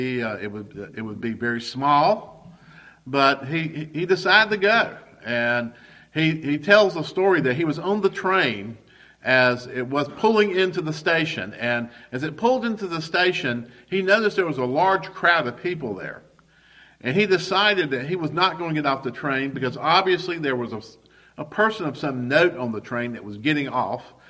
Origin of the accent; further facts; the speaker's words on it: Rock Hill, South Carolina, United States; I went to Winthrop University. Winthrop University is in my hometown of Rock Hill, South Carolina.